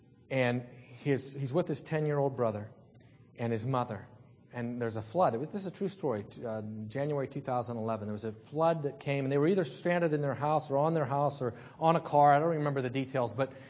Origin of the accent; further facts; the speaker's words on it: Salzburg, Austria; I know when I grew up in Salzburg